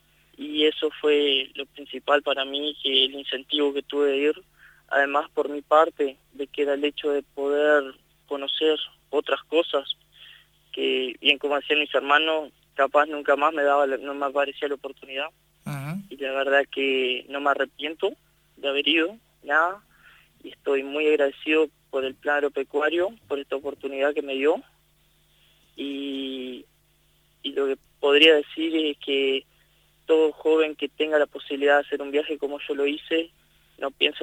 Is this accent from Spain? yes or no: no; Tomás Gomensoro, Artigas, Uruguay; llegó la invitación a un grupo de productores que hay acá en mi pueblo, en Tomás Comensoro